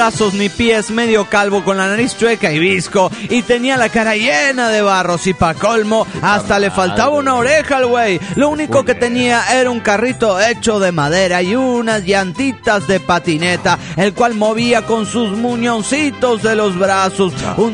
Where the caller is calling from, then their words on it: Olavarría, Buenos Aires Province, Argentina; de Olavarría, Buenos Aires, Argentina.